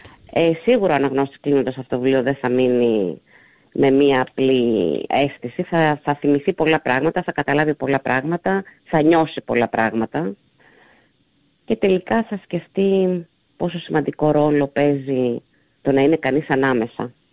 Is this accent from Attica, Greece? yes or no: yes; Athens, Attica, Greece; born there; μου είναι από τα Τρίκαλα. Ο πατέρας μου είναι από τη Σκόπελο. Mm-hmm. Γι' αυτό και το πρώτο μου βιβλίο ήταν να αναφερόταν σε Σκόπελο. Εγώ έχω γεννηθεί στην Αθήνα, αλλά το αίμα δεν πάβει ποτέ να κυλάει στις φλέβες κάποιου. Είναι οι ρίζες του.